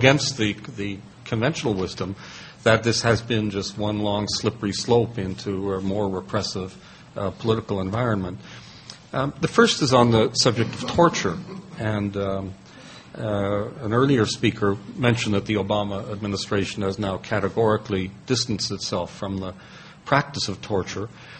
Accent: Montreal, Quebec, Canada; now in Ireland; I am originally from here, Montreal

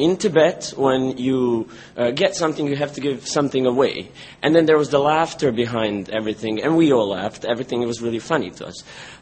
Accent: Bosnia & Herzegovina; I come from Bosnia.

